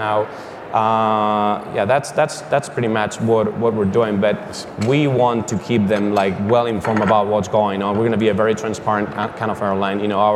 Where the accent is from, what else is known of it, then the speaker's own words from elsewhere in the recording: Spain; English is a second language; as you said, I'm from Spain